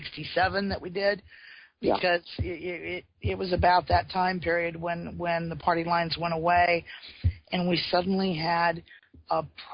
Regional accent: Iowa, United States; I grew up in Iowa, and my mother was from New Mexico.

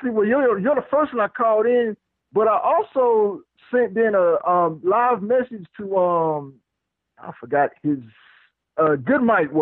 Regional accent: Newark, New Jersey, United States; Because I'm originally from Newark, New Jersey, so I was born on March 3rd, 1975.

